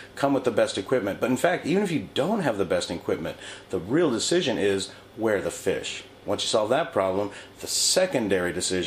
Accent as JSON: {"language": "English", "town": "Los Angeles", "region": "California", "country": "United States", "said": "Sorry, I apologize. I'm from Los Angeles."}